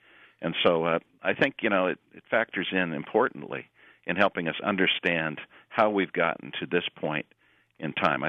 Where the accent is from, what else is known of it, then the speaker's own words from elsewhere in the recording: Grass Valley, California, United States; When I grew up in Grass Valley, there was a little street around the corner from where I lived